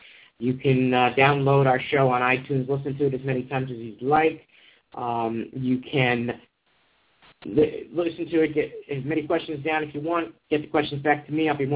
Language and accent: English; McKinney, Texas, United States; She's from Dallas. I was from McKinney, Texas, about 30 miles north.